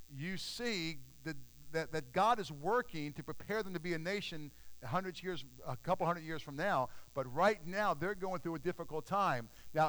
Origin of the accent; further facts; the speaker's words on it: Portsmouth, Virginia, United States; I'm from Portsmouth, Virginia, and we have some really nice, beautiful, large monuments to the Civil War in downtown Portsmouth